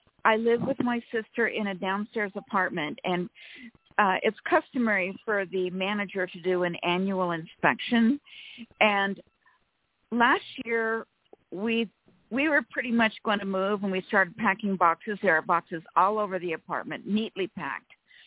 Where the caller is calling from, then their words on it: California, United States; Hi, ladies. … from California.